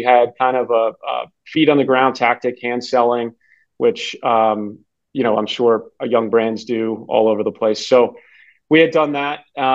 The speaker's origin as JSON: {"language": "English", "region": "Virginia", "country": "United States", "tie": "born or raised there", "said": "We wanted to actually build the business where my hometown is, or I grew up in the Mid-Atlantic, so Northern Virginia."}